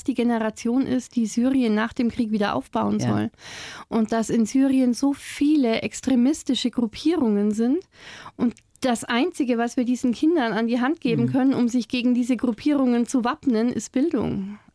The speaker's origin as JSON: {"language": "German", "town": "Weiler", "region": "Bavaria", "country": "Germany", "tie": "born or raised there", "also_born_or_lived": "Lindenberg", "said": "tatsächlich bin ich nur in Lindenberg geboren, weil dort das nächste Krankenhaus ist. Aufgewachsen bin ich in einem noch viel idyllischeren Örtchen, aha, nämlich Weiler. Das ist daneben und noch ein ganzes Stückchen kleiner."}